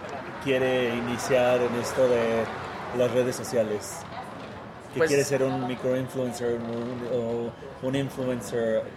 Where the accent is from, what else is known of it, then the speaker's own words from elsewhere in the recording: Mexico; born there; Porque yo nací acá en México, pero sí siempre hay una diferencia.